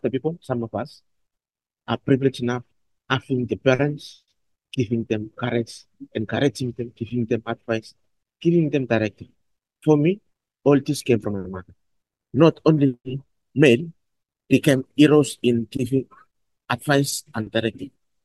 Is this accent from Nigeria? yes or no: no; Vanuatu; I'm originally from Vanuatu in a small island called MI. I have 8 brothers and 2 sisters.